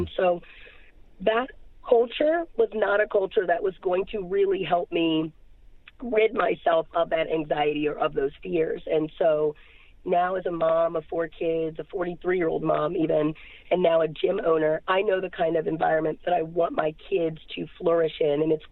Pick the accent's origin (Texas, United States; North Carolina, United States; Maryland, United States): Maryland, United States; Silver Spring; born or raised there